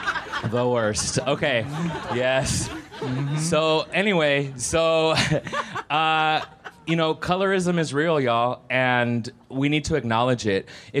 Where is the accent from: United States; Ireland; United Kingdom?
United States; Texas; y'all, see, I'm from Texas already.